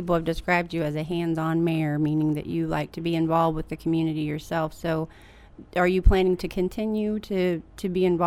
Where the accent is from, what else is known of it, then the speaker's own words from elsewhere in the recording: Richmond, Indiana, United States; We grew up in in Richmond and Wayne County, and you know, we said the same thing that kids say today. There's nothing to do in Wayne County.